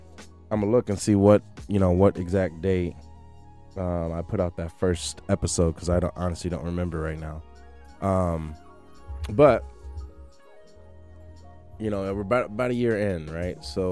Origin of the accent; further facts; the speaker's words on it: Mount Clemens, Michigan, United States; but it's in my hometown, Mount Clemens. So of course I had to be there, man.